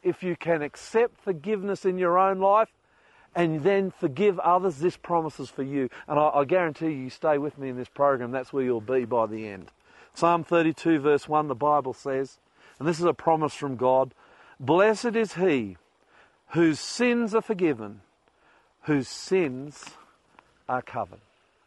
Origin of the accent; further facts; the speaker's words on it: Queensland, Australia; I'm a boy from Queensland. I had never seen snow.